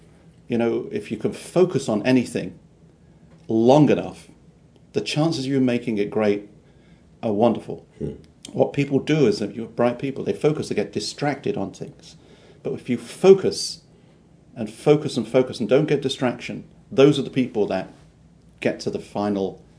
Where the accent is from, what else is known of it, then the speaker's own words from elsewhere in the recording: London, United Kingdom; No, I'm a Londoner, born and bred in London, lived all my life, and was educated there as well.